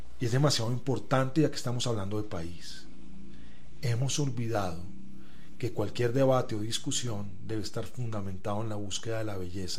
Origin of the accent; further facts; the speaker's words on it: Bogotá, Colombia; accent: Bogotá; yo nunca me he preguntado si soy bogotano o no. Pues seguramente por mi acento, pues, es evidente que soy bogotano, pero yo no me siento bogotano.